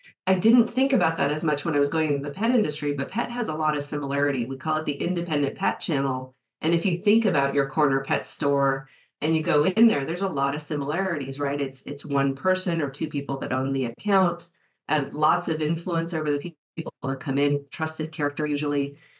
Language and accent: English; Chicago, Illinois, United States; I grew up in Chicago, and I was fascinated by back in the day before the computers were on the trading floor